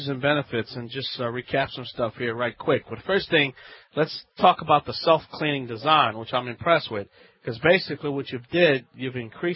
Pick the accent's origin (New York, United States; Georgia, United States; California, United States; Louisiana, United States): Louisiana, United States; from the Bayou Land.